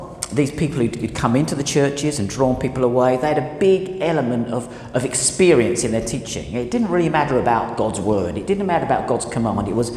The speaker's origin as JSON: {"language": "English", "town": "Southend-on-Sea", "region": "East of England", "country": "United Kingdom", "tie": "born or raised there", "said": "Did you know Southend is my hometown?"}